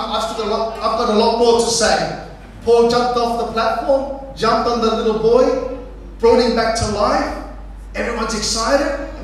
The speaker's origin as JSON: {"language": "English", "country": "Australia", "tie": "born there", "said": "I was born in Australia, but you can see that I don't look traditional Aussie. My dad is from Chile, South America, and my mother's from Spain."}